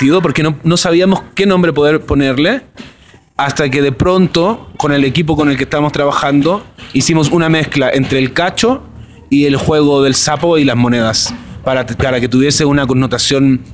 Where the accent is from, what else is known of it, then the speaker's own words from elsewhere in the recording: Iquique, Tarapacá, Chile; De Iquique, Chile.